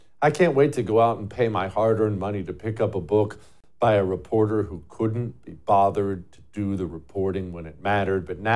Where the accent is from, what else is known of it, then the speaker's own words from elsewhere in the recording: United States; Look, as an American patriot, it makes me sick